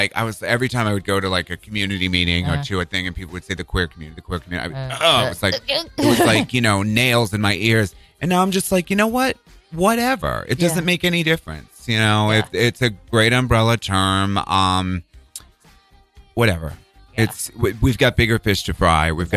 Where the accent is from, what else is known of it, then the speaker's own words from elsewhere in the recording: Boston, Massachusetts, United States; accent: Boston; I grew up in Boston. I hated that word because it was like with a Boston accent.